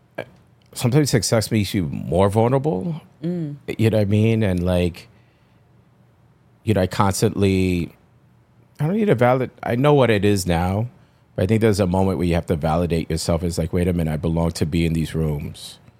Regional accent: New York, United States; as a New Yorker, as a Latino, you know, growing up the way I did, you remember those struggles

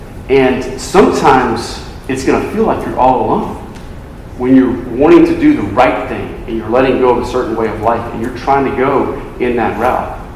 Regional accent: Louisiana, United States; I'm from Louisiana.

